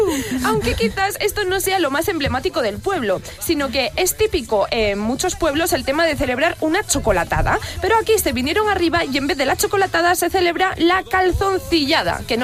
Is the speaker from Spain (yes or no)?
yes; Luarca, Asturias, Spain; he dicho, pues voy a hacer las de mi pueblo, que son curiosas de narices